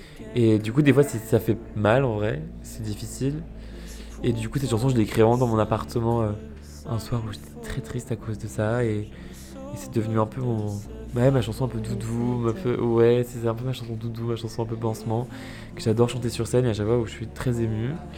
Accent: Lyon, Auvergne-Rhône-Alpes, France; Moi, je suis originaire de Lyon. Je vivais à Paris

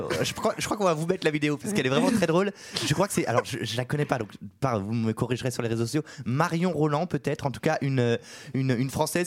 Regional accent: France; On est français.

